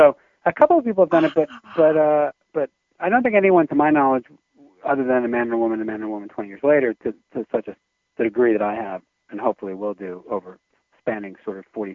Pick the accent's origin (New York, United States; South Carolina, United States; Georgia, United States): New York, United States; New York City; It was mainly just this beautiful chance to witness life in New York City, which I love, and it's my hometown